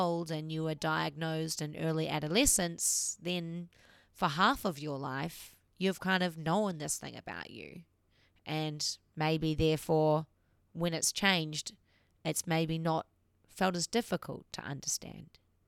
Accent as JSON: {"language": "English", "country": "New Zealand", "said": "and as you can tell by my accent, a Kiwi."}